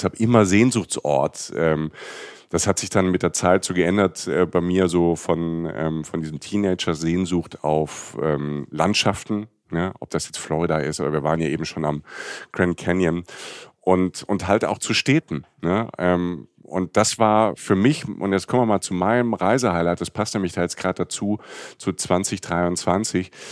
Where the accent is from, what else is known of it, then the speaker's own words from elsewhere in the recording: Rhineland-Palatinate, Germany; wenn du vom Dorf kommst, irgendwie aus Südwestdeutschland, und wir hatten, ich komme aus der Pfalz, da war ganz in der Nähe, gibt's ja Rammstein. diese Base und Kaiserslautern, wo viele Amerikaner und Amerikanerinnen gelebt haben natürlich.